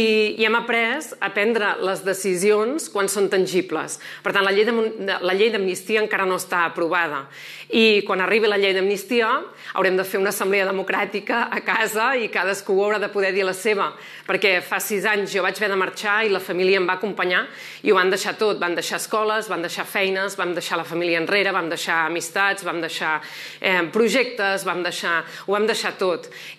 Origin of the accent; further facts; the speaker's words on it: Catalonia, Spain; som catalans i catalans i volem viure com a tal, plenament com a tal.